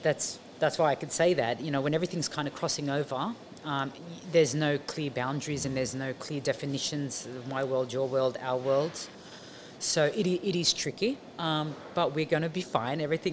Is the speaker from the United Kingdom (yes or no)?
no; Blacktown, New South Wales, Australia; also born or lived in Dubai; I'm Middle Eastern growing up in Blacktown, yeah, in the 80s and the 90s.